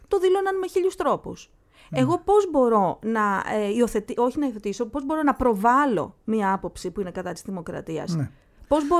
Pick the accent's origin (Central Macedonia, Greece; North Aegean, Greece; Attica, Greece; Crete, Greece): Central Macedonia, Greece; Thessaloniki; Θα δώσουμε τα φιλιά μας στην Θεσσαλονίκη, στην πόλη μου.